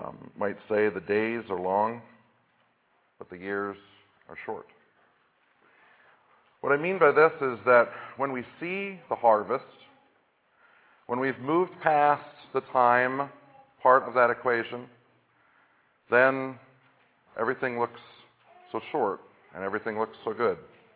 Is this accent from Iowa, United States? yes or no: yes; Iowa, United States; now in Michigan, United States; This is a farm or agricultural area here in Michigan, and I come from Iowa, where we do a lot of farm and agricultural things too.